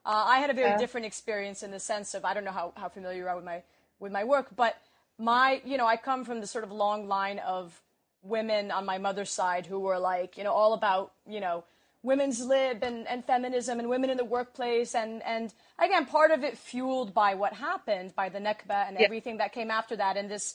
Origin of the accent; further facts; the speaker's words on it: Saudi Arabia; moved away as an adult; also born or lived in Kuwait; I was born in Kuwait and raised in Saudi Arabia and then came here when I was, you know, in college and so on.